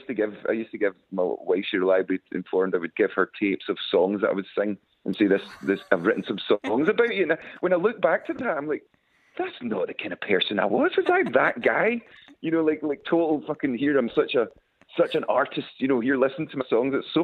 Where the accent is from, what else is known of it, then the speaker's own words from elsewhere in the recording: Scotland, United Kingdom; But, you know, we're from the West Coast of Scotland.